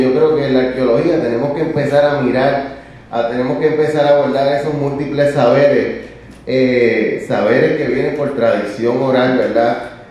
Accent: Río Piedras, Puerto Rico; yo soy nacido y criado en Río Piedra. De hecho, hoy, ahora que me mudé para allá, es la primera vez que vivo en una casa. Yo siempre había vivido en edificios.

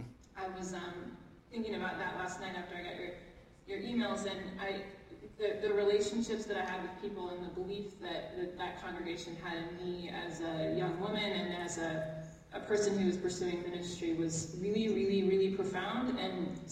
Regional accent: Champaign, Illinois, United States; moved away; I was born in Champaign, which many of you might know, and was raised at First Pres.

